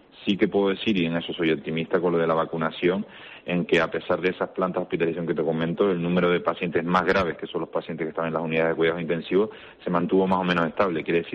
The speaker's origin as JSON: {"language": "Spanish", "town": "Madrid", "region": "Community of Madrid", "country": "Spain", "said": "Si a mí me ofrecen, y yo soy de Madrid, el poder trabajar en Madrid al lado de mi familia"}